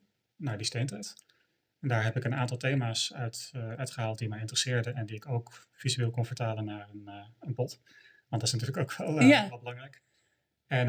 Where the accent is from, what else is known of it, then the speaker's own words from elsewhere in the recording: North Holland, Netherlands; now in Groningen, Netherlands; Ik woon in Groningen. Ik kom oorspronkelijk uit Noord-Holland. Maar ik woon al 15 jaar in Groningen.